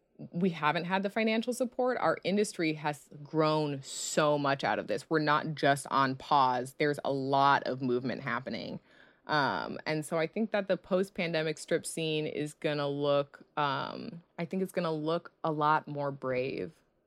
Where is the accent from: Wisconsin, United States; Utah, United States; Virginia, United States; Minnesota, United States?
Minnesota, United States; Minneapolis; I'm from Minneapolis, so I got to represent.